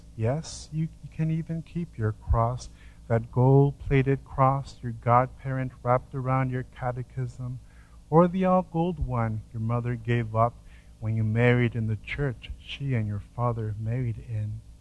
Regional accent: Zacapu, Michoacán, Mexico; but in my hometown, in Zacapu, Michoacán, basically you pay rent to be buried.

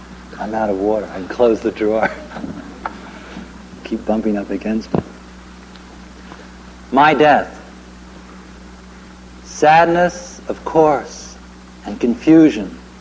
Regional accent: Prince Edward Island, Canada; born there; I was born on Prince Edward Island.

